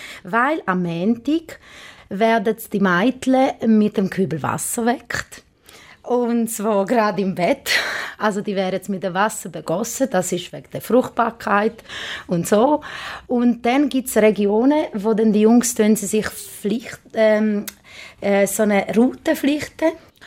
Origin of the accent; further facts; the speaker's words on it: Switzerland; Karfreitag, Samstag, Sonntag verlaufen wie bei uns in der Schweiz.